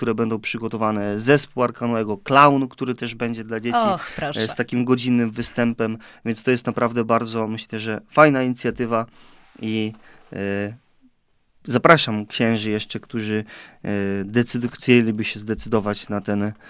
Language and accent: Polish; Długosiodło, Masovian Voivodeship, Poland; jeżdżąc rowerem tutaj, bo pochodzę z parafii Długosiodło